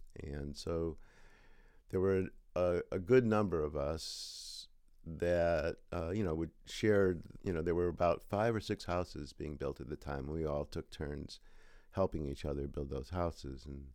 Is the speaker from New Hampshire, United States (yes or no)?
no; Chicago, Illinois, United States; I mean, I grew up in Chicago, in the city